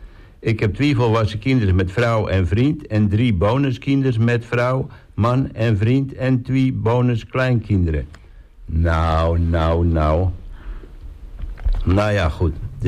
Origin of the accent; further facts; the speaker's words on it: Hilversum, North Holland, Netherlands; moved away as an adult; also born or lived in Almere; now in Texel, Netherlands; En in 1966 ben ik in Hilversum geboren, weer ik tot mijn 26e woonteel. Daarna ben ik naar Almere verhuisd, waar ik 28 jaar woond heb. En in 2021 ben ik naar Texel verhuisd.